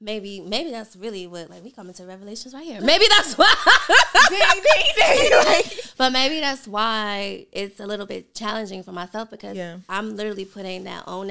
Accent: Brooklyn, New York, United States; So I'm from Brooklyn, from New York, so...

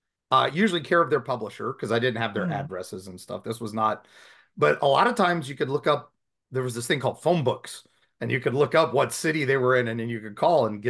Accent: West Virginia, United States; also born or lived in Ohio / Kentucky; As I was a kid growing up in West Virginia as a nerd, I've been in Ohio, I've been in West Virginia, I've been in Kentucky

